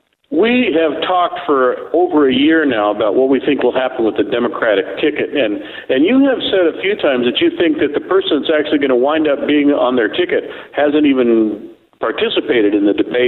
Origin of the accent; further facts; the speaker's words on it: San Diego, California, United States; moved away; California is my home state. I am a third-generation San Diego native.